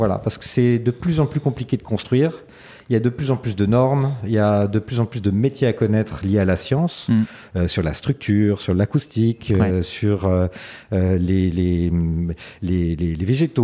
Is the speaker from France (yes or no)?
yes; Paris, Île-de-France, France; Je suis parisien au départ, d'origine libanaise. Voilà, mon grand-père était libanais